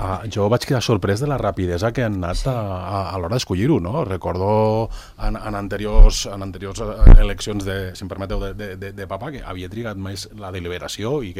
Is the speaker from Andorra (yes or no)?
yes; Engordany, Escaldes-Engordany, Andorra; els que som d'Engordany, que reivindico sempre Engordany